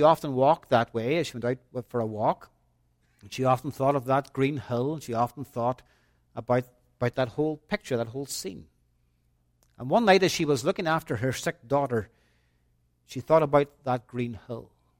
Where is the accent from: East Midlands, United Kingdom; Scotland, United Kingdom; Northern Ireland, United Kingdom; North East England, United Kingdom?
Northern Ireland, United Kingdom; Londonderry; Most of you boys and girls know that I'm from Northern Ireland, from Londonderry. Londonderry is a walled city.